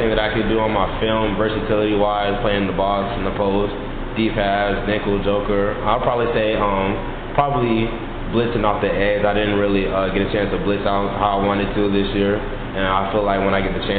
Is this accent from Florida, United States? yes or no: yes; St. Petersburg, Florida, United States; I'm actually from St. Petersburg. I played probably like 10 minutes away from here.